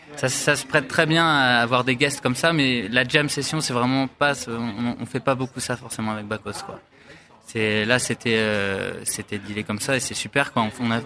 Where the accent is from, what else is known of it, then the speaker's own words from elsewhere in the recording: Lille, Hauts-de-France, France; je suis lillois, mais mes parents, ils nous ont toujours emmené beaucoup à la montagne